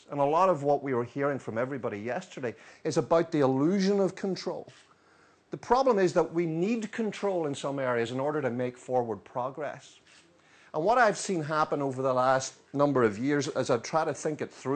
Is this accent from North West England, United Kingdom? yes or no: no; Northern Ireland, United Kingdom; now in United States; I'm from Northern Ireland, where weather means 47 different types of rain. but I now live in the US.